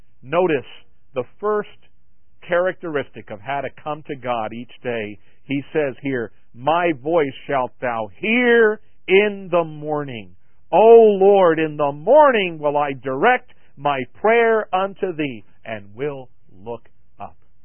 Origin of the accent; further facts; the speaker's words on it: Long Island, New York, United States; I'm from Long Island, New York.